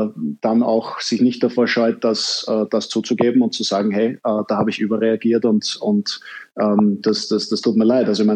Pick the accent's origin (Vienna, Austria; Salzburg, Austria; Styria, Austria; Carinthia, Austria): Vienna, Austria; ich als Wiener